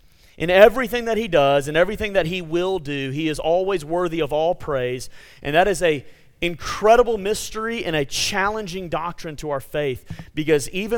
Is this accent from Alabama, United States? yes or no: yes; Montgomery, Alabama, United States; growing up in Montgomery, Alabama, and going often down to Orange Beach, Alabama